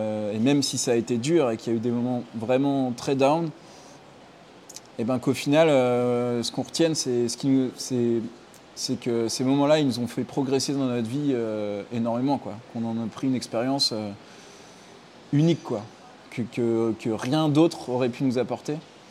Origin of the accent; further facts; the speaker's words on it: France; je suis un bon français